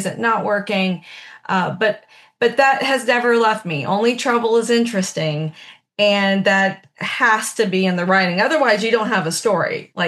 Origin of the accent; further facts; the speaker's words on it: Blanton, United States; I'm really from an unincorporated part outside of Dade City called Blanton. And Blanton was rural. It was hilly. We were outside all the time.